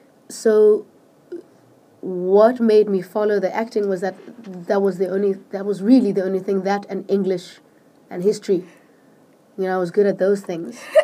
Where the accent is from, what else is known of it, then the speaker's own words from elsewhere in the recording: Port Elizabeth, Eastern Cape, South Africa; I came from Port Elizabeth, from PE